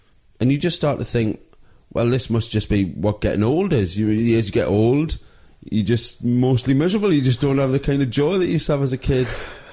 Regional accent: Newcastle, North East England, United Kingdom; moved away; also born or lived in Manchester; I grew up in Newcastle.

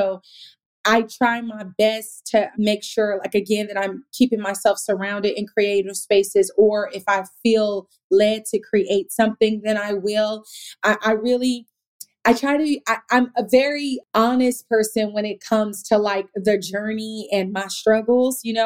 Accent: Sacramento, California, United States; now in Los Angeles, United States; I'm from Sacramento, but I love living out here

